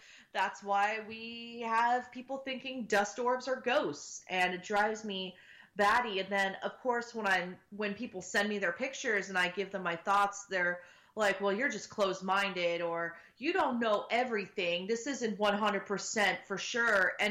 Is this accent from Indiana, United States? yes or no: no; San Diego, California, United States; I'm originally from San Diego. So I was also, you know, commuting back and forth to and from